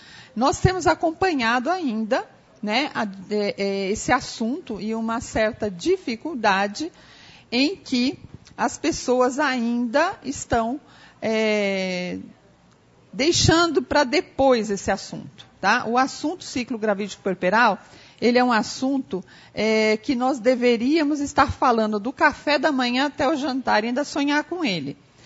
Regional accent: São Paulo, Brazil; now in Brasília, Brazil; Eu sou de Brasília, na verdade sou de São Paulo, estou morando agora em Brasília, Distrito Federal

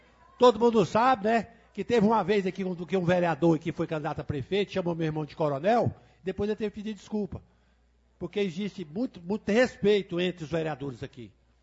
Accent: Formosa, Goiás, Brazil; Eu sou nascido em Formosa, tenho 60 anos, moro em Formosa, não mudo daqui por coisa nenhuma.

